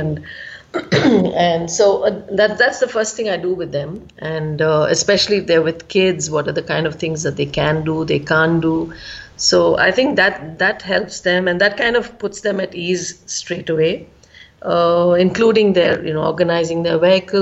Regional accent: Bangalore, Karnataka, India; I'm from Bangalore

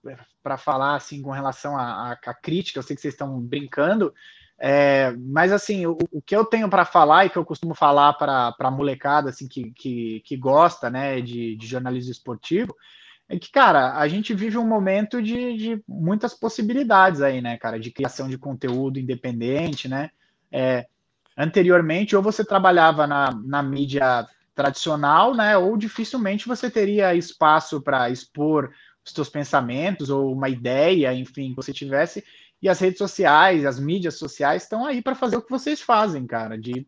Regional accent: São Luís, Maranhão, Brazil; born there; Eu sou nascido em São Luís do Maranhão.

